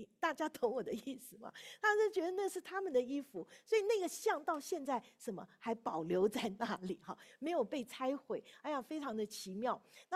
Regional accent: Taiwan; 当台湾发生那个大地震的时候，整个教会里面的弟兄姊妹，我们从台湾来的人哈

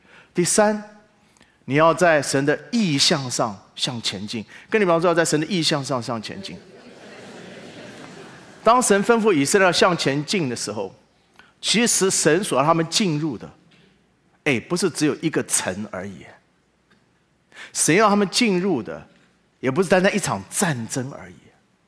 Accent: China; 你知道我们中国人一向都是不喜欢麻烦

